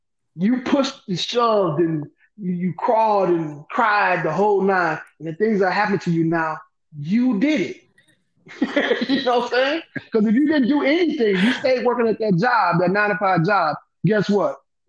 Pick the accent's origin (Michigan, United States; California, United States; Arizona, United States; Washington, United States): Michigan, United States; Saginaw; He's actually from my hometown, Saginaw, Michigan.